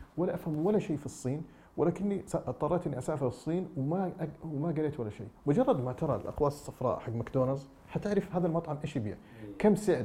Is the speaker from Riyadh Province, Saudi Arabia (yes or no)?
yes; Riyadh, Riyadh Province, Saudi Arabia; also born or lived in Jeddah; أنا ولدت وعشت وترعرعت بداية أيامي في مدينة الرياض، وهذه معلومة ما يعرفها الكثير، ثم درست المتوسطة في الرياض. بعد ذلك انتقلت.